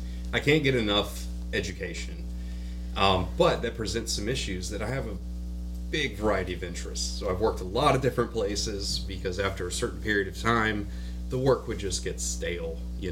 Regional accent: Tallahassee, Florida, United States; born there; Yeah, briefly, I was born in Tallahassee, Florida.

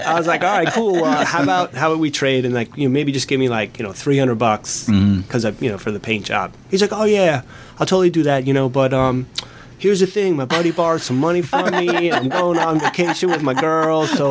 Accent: Smithtown, New York, United States; In Smithtown. It's about halfway out on the North Shore.

